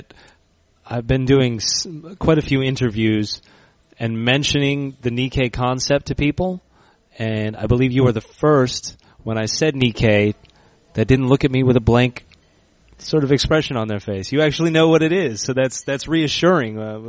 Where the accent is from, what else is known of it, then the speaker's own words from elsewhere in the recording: Georgia, United States; As you can tell, I'm from South Georgia